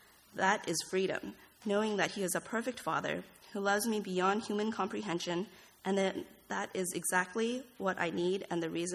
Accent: Malaysia; Growing up in Malaysia, I went to church and learned Bible stories

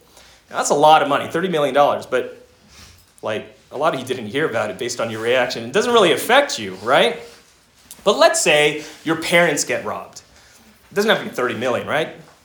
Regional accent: Arcadia, California, United States; I grew up in Arcadia, right?

